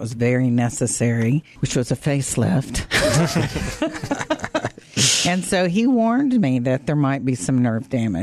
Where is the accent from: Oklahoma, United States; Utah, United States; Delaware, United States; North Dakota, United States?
Oklahoma, United States; Ada; Could y'all put Ada there? Because that's my hometown.